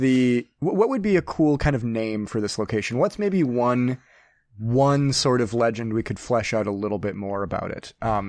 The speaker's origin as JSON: {"language": "English", "region": "Midwest", "country": "United States", "tie": "born or raised there", "said": "So growing up in the Midwest here"}